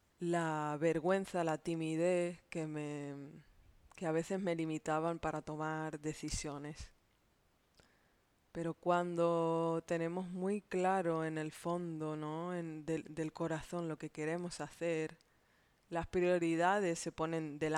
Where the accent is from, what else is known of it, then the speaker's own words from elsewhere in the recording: Madrid, Community of Madrid, Spain; born there; Yo nací en Madrid, en un barrio que se llama Vallecas, y tengo raíces extremeñas que son del sur de la península española.